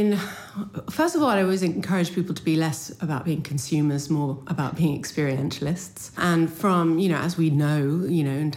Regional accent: Canada; born there; I was born in Canada, so proud of the Four Seasons.

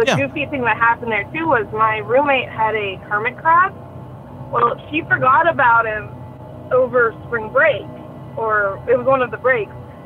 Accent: Pittsburgh, Pennsylvania, United States; And I'm from Pittsburgh, Pennsylvania.

